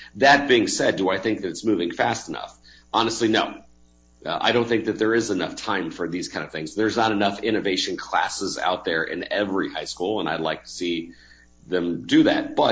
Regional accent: Indiana, United States; I love my home state. Lived here since 1972.

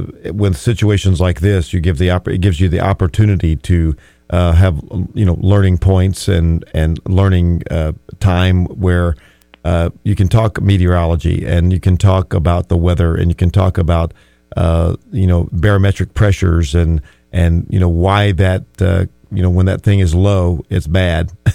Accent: Louisiana, United States; From someone that's been through hurricanes growing up in Louisiana, and we went through Camille back in 69, Betsy before that, and I was just a little whippersnapper

